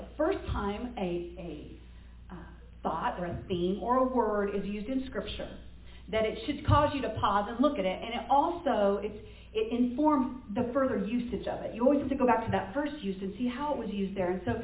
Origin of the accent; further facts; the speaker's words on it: California, United States; And I know I talk really fast because I'm really from California, and I'm sorry.